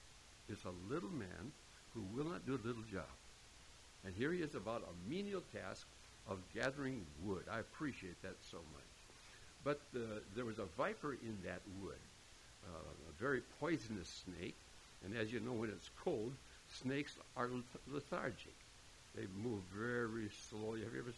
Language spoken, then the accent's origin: English; Hinckley, Minnesota, United States; As some of you remember, I grew up in Hinckley, Minnesota, where the men are men and pansies are flowers